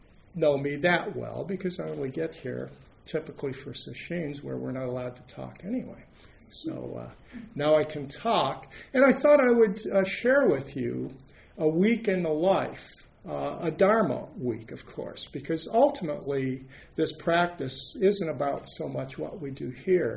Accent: Cleveland, Ohio, United States; So I'm from Cleveland.

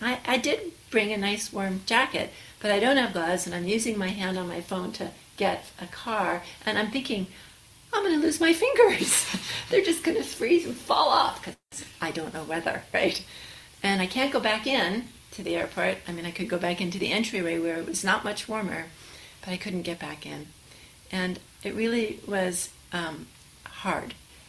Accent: California, United States; But I'm from California. What do I know about cinnamon bun skies?

